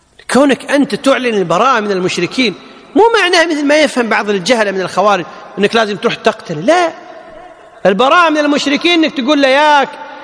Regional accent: Kuwait; يعني بالعامية عندنا بالكويت كلمة جميلة، ها، يقول لا تطبطب على ظهره

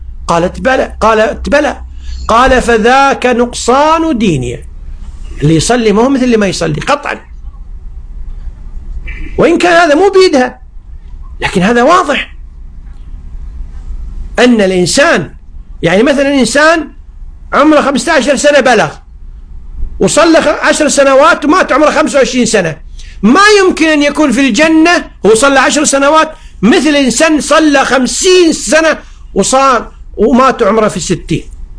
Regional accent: Kuwait; ذكر لي أحد المشايخ في الإفتاء عندنا بالكويت

